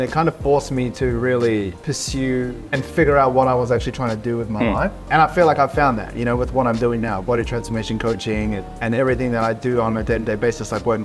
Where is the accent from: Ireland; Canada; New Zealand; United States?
New Zealand; now in Sydney, Australia; I'm still a Kiwi.